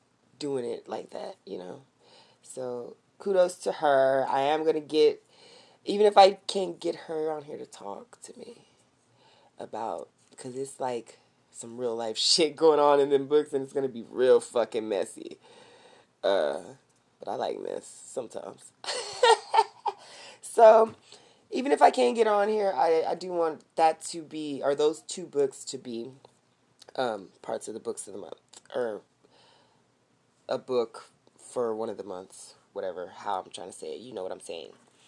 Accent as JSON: {"language": "English", "town": "Corpus Christi", "region": "Texas", "country": "United States", "tie": "born or raised there", "said": "because I don't know anybody else from Corpus Christi, because she's from my hometown"}